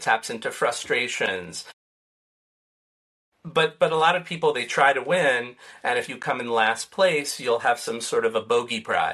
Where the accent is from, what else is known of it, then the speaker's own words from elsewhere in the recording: New York, United States; I'm from New York, so I think we also have that, you know, contrarian nature in us